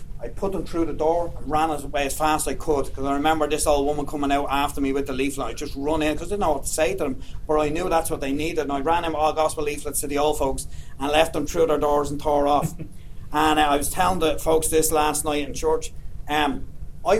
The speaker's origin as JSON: {"language": "English", "town": "Jobstown", "region": "Leinster", "country": "Ireland", "said": "But I'm from Jobstown. And I grew up Catholic. Everyone in my country is Catholic, just about."}